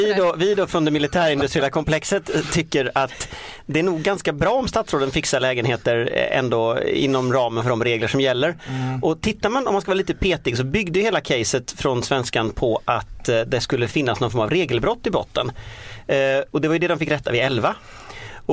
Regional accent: Gothenburg, Västra Götaland County, Sweden; accent: Gothenburg dialect; När jag är trött, då börjar jag prata göteborgska.

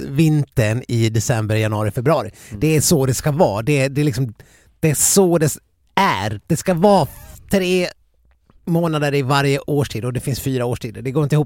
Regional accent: Saxdalen, Dalarna County, Sweden; det kom snö i Saxdalen där jag kommer ifrån

